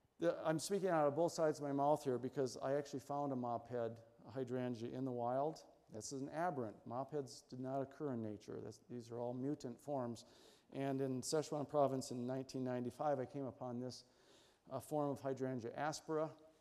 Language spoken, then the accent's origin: English; Michigan, United States; I grew up in Michigan with Aristolochia grandiflora, which is, you know, the Dutchman's pipe vine